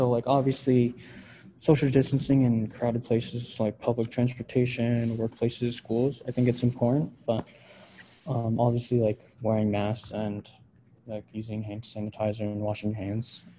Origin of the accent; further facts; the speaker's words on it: New Jersey, United States; So I'm from New Jersey, and the response was pretty good.